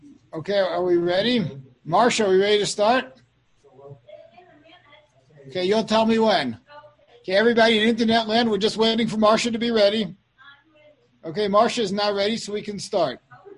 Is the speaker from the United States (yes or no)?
yes; Kew Gardens Hills, New York, United States; I'm from Kew Grand Hills.